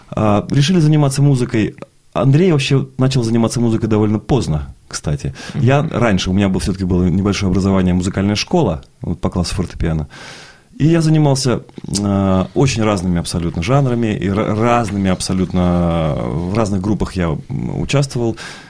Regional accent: Petropavlovsk-Kamchatsky, Kamchatka Krai, Russia; now in Ufa, Russia; Во-первых, Уфа, да, это родной город. Вы там были, это очень приятно. Я родом не из Уфы, это вторая родина. Я родом из Петропавловска-Камчатского.

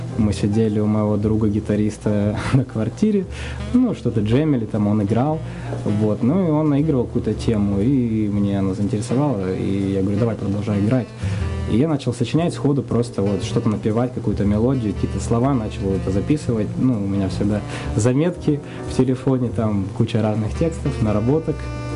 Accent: Simferopol, Crimea, Ukraine; moved away as an adult; Я родом из Крыма, из Симферополя, я там вырос. Закончил сначала университет культуры в Симферополе, а потом поехал в Москву.

